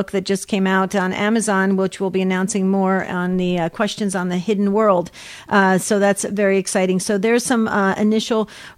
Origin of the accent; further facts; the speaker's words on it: New Jersey, United States; I'm originally from New Jersey.